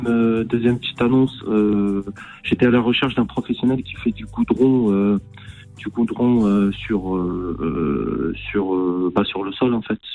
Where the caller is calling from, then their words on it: Le Blanc-Mesnil, Île-de-France, France; La région de Blanc-Ménil. De Blanc-Ménil